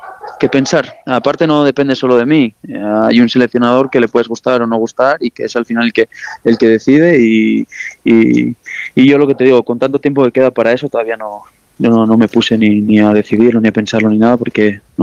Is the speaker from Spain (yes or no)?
yes; Noreña, Asturias, Spain; Sí, de Evia, Noreña.